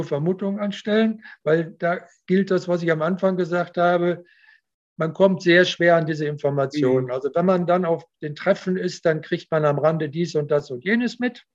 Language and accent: German; Paderborn, North Rhine-Westphalia, Germany; Also ich habe das in Paderborn, wo ich herkomme, erlebt